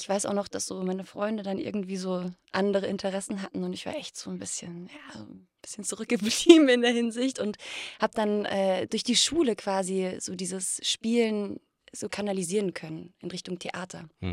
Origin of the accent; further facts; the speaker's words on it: Rhineland-Palatinate, Germany; Nee, ich komme aus der Pfalz.